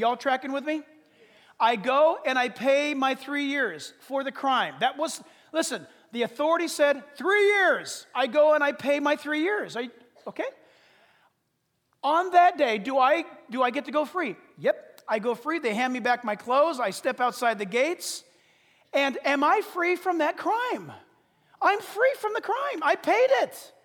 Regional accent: California, United States; born or raised there

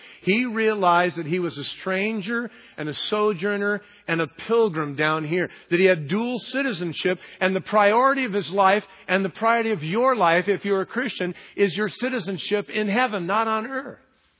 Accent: United States; Thank God that I'm an American.

